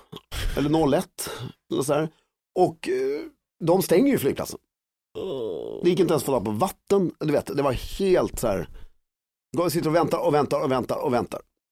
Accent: Sweden; det är klart jag är svensk

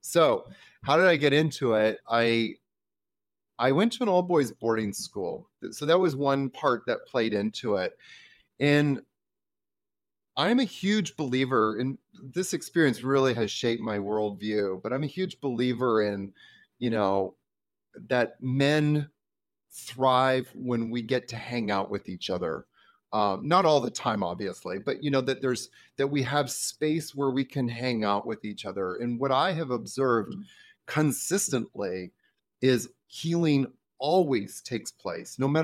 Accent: Vancouver, British Columbia, Canada; I grew up in Vancouver, Canada.

